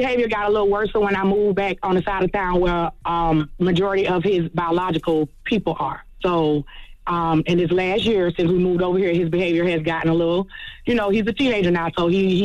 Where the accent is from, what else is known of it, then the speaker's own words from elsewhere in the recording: Jacksonville, Florida, United States; I'm from Jacksonville, Florida.